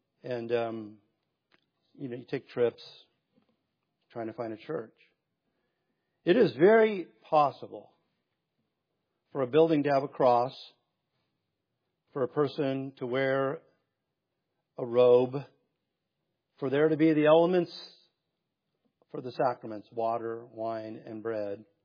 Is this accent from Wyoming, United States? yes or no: no; Hermosa Beach, California, United States; I grew up in it. I grew up in Hermosa Beach, right?